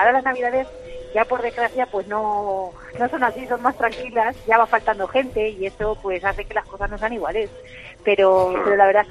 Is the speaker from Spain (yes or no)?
yes; Castilla-La Mancha, Spain; creo que soy manchega y hay muy poca gente que sepa cocina